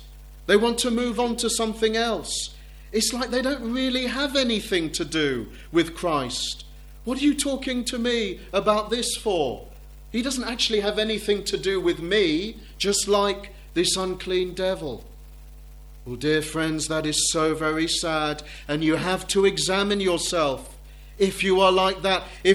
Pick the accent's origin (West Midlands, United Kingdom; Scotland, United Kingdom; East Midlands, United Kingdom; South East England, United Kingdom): South East England, United Kingdom; now in London, United Kingdom; I'm not from London originally. I'm from the south of England, from Hampshire. I grew up near Portsmouth, in between Portsmouth and Southampton, in quite a small village.